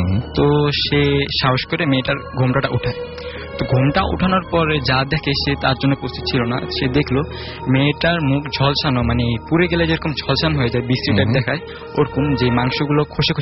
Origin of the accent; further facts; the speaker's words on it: Kalamusi, Chittagong Division, Bangladesh; now in Dhaka, Bangladesh; আমার গ্রাম হচ্ছে আপনার নোয়াখালী কবিরহাট উপজেলার কালামুসি